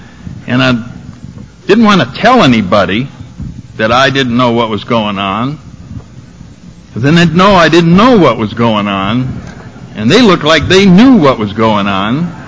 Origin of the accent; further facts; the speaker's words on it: Connecticut, United States; Out in our neighborhood, I come from Connecticut, and back in the 40s